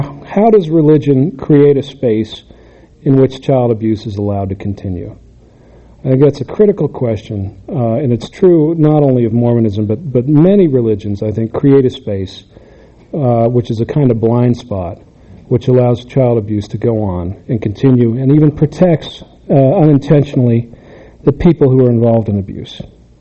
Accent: Utah, United States; I grew up in Utah County and had a pretty happy life there in many ways.

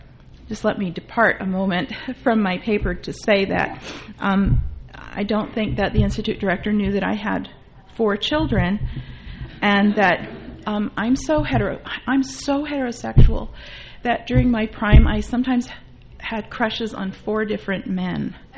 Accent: Canada; And I say that because I'm a Canadian, and I should know.

